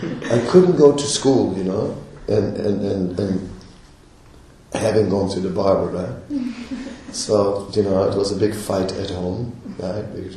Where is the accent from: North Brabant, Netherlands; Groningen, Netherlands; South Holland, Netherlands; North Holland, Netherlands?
North Holland, Netherlands; I'm from Holland, and my family were for many generations directors in big multinational companies